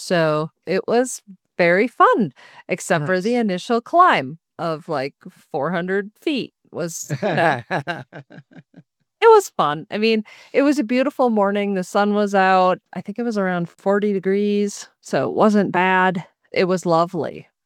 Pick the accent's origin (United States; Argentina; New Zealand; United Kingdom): United States; Minnesota; accent: Minnesotan; I have my own Minnesotan accent, so.